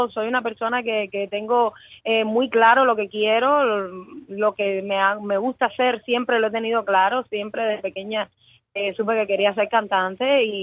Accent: Cuba; somos cubanos, Yemayá me acompañe

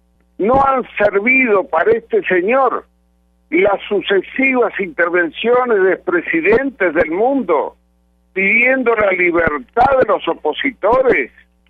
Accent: Argentina; Lo afirmo como ciudadano argentino

